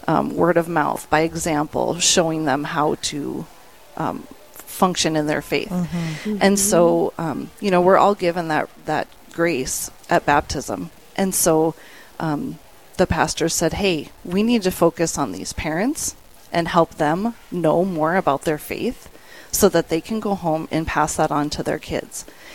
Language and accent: English; Dickinson, North Dakota, United States; born there; also born or lived in Colorado; I was born here in Dickinson, went to DSU, got my degree in elementary education.